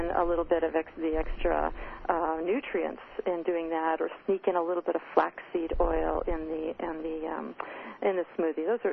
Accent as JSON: {"language": "English", "region": "California", "country": "United States", "tie": "born or raised there", "also_born_or_lived": "Ohio / Las Vegas", "moved": "as an adult", "lives_now": "Canada", "said": "I'm originally from California. So I called a California phone number. I born and raised California, lived in Ohio, and back to Northern California then"}